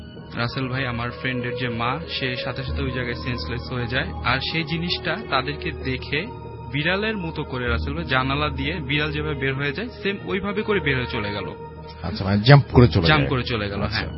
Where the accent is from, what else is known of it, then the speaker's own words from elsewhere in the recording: Mirpur, Dhaka Division, Bangladesh; মিরপুর থেকে এসেছি।